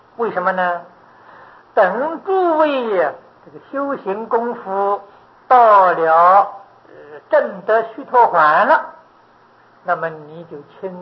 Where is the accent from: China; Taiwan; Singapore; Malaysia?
China